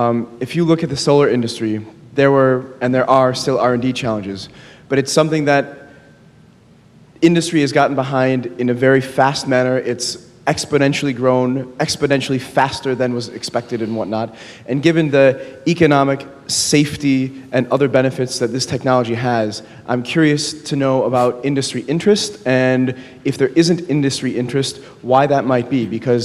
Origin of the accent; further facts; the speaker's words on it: United States; I'm from the United States.